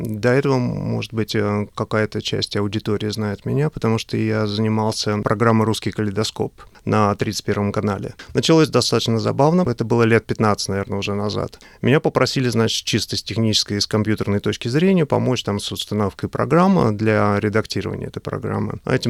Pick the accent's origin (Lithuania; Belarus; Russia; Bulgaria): Russia; Moscow; moved away as an adult; now in Melbourne, Australia; Я приехал уже достаточно давно в Австралию, 27 лет назад. Сам я из Москвы, прожил первые 29 лет там, и после этого сюда переехал и живу безвыездно в Мельбурне.